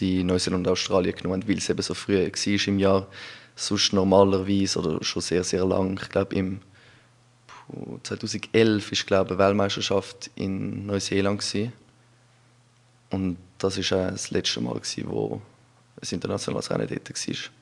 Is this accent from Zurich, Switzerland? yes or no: yes; Winterthur, Zurich, Switzerland; ich bin in Vinti aufgewachsen, wohne immer noch in Vinti